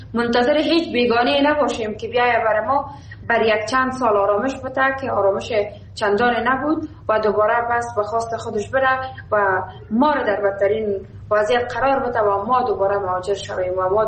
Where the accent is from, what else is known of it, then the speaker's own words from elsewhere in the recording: Afghanistan; مایی که بیرون از افغانستان هستیم